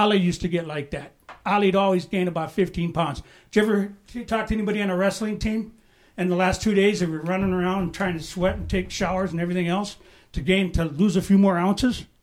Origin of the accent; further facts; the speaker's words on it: United States; I'm an American, man. I'm an American.